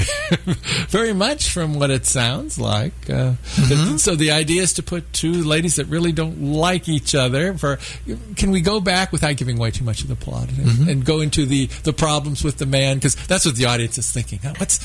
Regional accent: Independence, United States; I always say the land where I was raised, because I was raised in Independence.

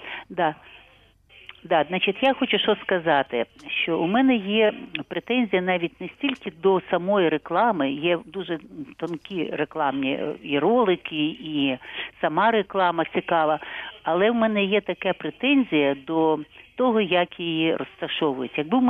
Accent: Kyiv, Ukraine; я з Києва.

